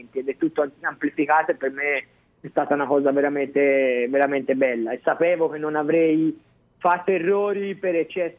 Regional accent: Siena, Tuscany, Italy; sono nato a Siena e sono cresciuto in una famiglia come la mia

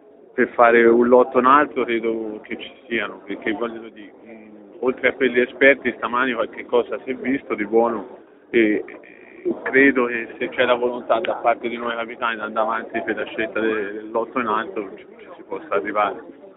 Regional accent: Siena, Tuscany, Italy; Ma da senese io come voi penso sono innamorato della festa di Siena, del palio in generale

